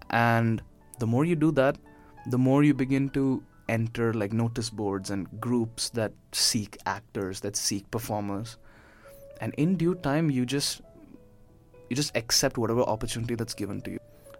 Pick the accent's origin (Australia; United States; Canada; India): India; I'm an Indian I live in an Arab Gulf society, and there are some expectations levied upon me as a person.